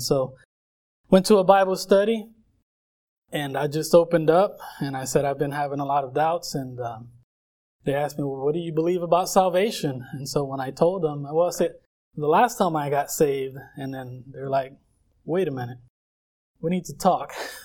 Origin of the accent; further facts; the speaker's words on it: Puerto Rico; first language Spanish; English is a second language; I'm from Puerto Rico. Spanish is my first language, although I don't quite dominate it like I used to.